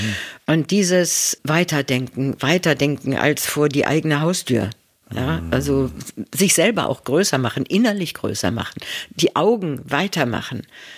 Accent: Germany; Und das hat mir fast den Atem verschlagen, ja, weil ich plötzlich als Deutsche

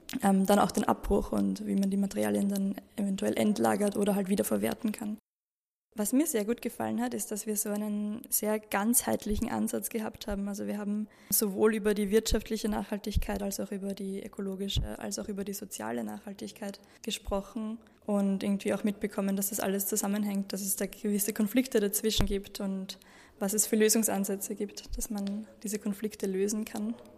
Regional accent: Lower Austria, Austria; ich komme aus Niederösterreich und studiere Architektur an der TU Wien.

